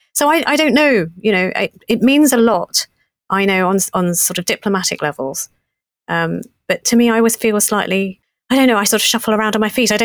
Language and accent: English; East of England, United Kingdom; Well, I'm born in Britain, not a passport holder, Essex girl.